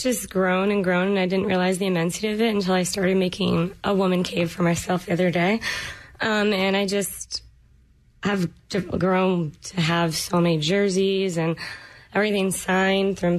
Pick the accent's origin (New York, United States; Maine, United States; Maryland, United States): Maine, United States; Portland; now in Arlington, United States; I'm from Portland, Maine, originally, but I live in Arlington right now.